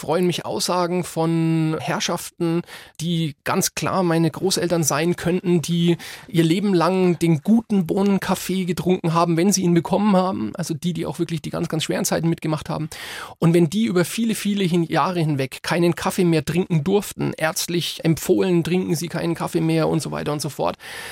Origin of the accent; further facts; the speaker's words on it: Bavaria, Germany; Das ist meine Heimat, da komme ich ursprünglich her.